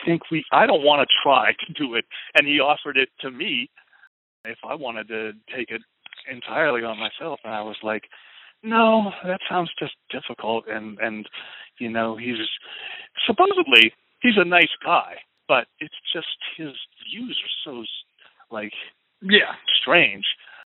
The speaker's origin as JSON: {"language": "English", "country": "United States", "said": "he is the president of the United States, and I'm an American, so fuck it."}